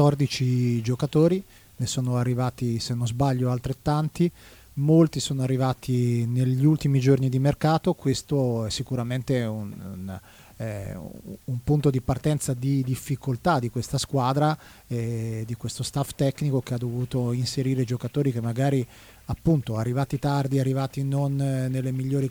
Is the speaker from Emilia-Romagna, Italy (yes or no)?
yes; Ferrara, Emilia-Romagna, Italy; visto che sono originario di Ferrara